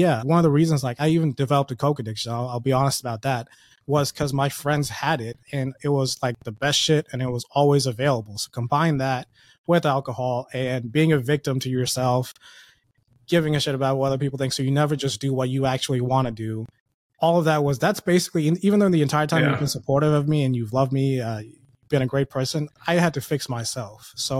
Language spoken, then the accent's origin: English; Bangladesh; now in United States; And I grew up in Bangladesh. And we were well off because my dad was a businessman.